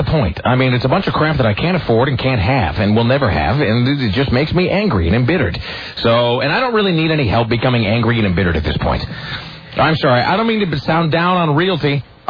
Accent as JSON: {"language": "English", "town": "Kennewick", "region": "Washington", "country": "United States", "tie": "born or raised there", "said": "Now, in my hometown, man, every summer, it wasn't a summer in Kennewick until somebody would have their feet blown off by holding."}